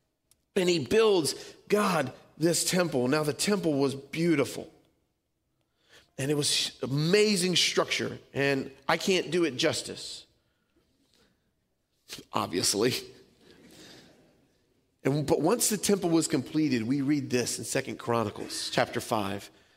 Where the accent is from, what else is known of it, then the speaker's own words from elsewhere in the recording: Louisiana, United States; I'm from Louisiana. We got those all over the place.